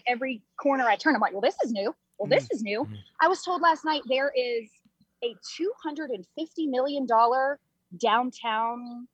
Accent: Baton Rouge, Louisiana, United States; I'm from Baton Rouge.

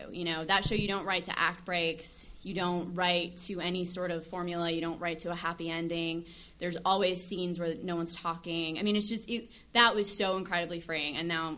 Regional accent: the South, United States; I grew up in the South. I grew up as a Christian fundamentalist, and I wrote a pilot about that.

